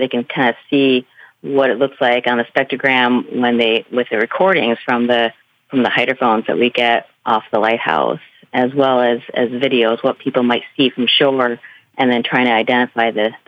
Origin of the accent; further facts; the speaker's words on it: Michigan, United States; I'm a girl from Michigan that never saw whales until I came out here.